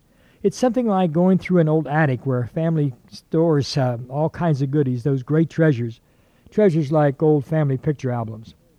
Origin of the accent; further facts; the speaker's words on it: Mondaro, Ohio, United States; I was a teenager in my hometown of Mondaro, Ohio, and I can clearly remember coming to school that morning.